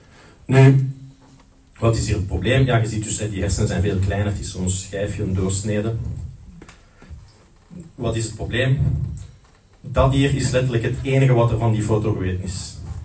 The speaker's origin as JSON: {"language": "Dutch", "town": "Sint-Anna-Pede", "region": "Flanders", "country": "Belgium", "tie": "born there", "said": "het kerkje van mijn geboortedorp, Sint Annabede."}